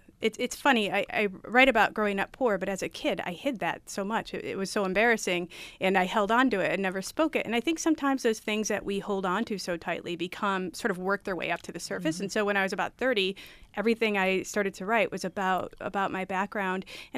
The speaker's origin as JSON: {"language": "English", "town": "Rochester", "region": "New York", "country": "United States", "tie": "born or raised there", "said": "Well, Ghost Bread is a book about growing up in Rochester and in Western New York."}